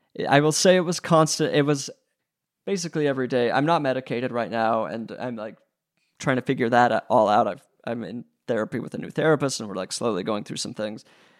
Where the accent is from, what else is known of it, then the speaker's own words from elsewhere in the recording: Utah, United States; growing up in Utah, you don't really know a lot of people in the biz